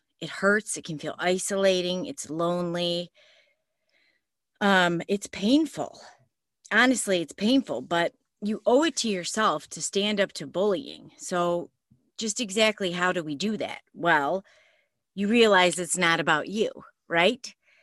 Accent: Michigan, United States; Sorry, I'm from Michigan, so up north is what we say. There's a bunch of lakes up there.

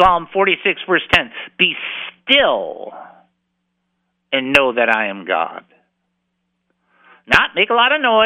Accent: California, United States; Now, I'm from California. I've only been in two big ones, real big ones.

